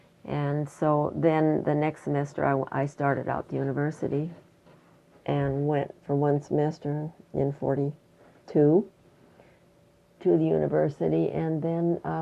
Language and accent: English; Fairbanks, Alaska, United States; born there